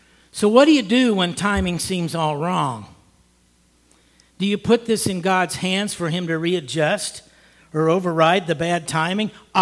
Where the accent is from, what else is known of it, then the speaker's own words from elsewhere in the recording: Indiana, United States; how I was south of Jackson, then I was north of Jackson, how I was from Indiana, and I just stopped over there